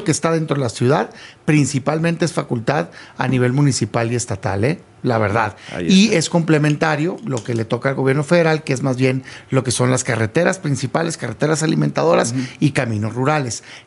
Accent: Sonora, Mexico; now in Mexico City, Mexico; Mira, yo soy de Sonora, pero tengo años viviendo acá, en la zona metropolitana, digamos, entre Ciudad de México y el Estado de México.

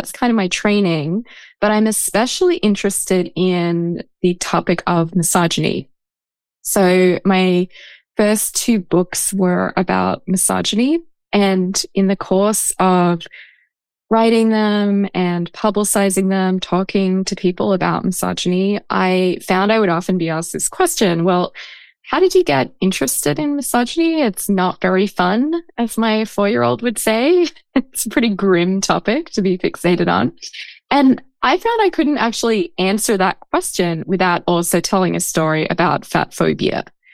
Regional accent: Australia; accent: hybrid Australian-American; moved away as an adult; now in United States; I'm also Australian in terms of my origin and my rather silly hybrid Australian-American accent now. But I came to the States to go to grad school in philosophy.

